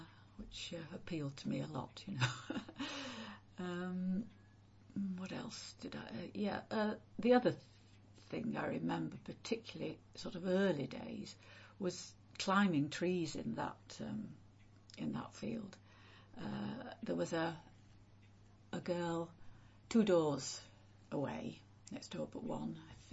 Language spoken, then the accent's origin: English; Totley, Yorkshire and the Humber, United Kingdom; in Totley, which backed onto fields and or one field and a bit